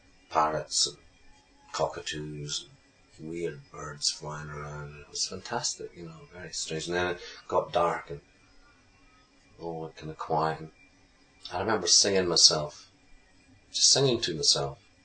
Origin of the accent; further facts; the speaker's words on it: Scotland, United Kingdom; I was still in primary school, and I was living up in Perthshire.